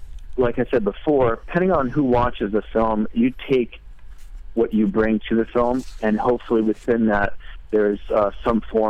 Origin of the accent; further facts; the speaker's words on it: New York, United States; I grew up in New York.